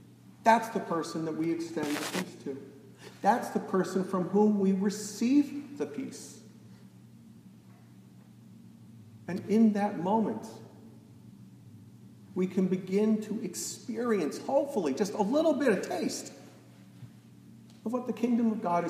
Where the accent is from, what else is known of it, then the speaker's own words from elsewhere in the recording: Massachusetts, United States; And it didn't matter that I was from Massachusetts.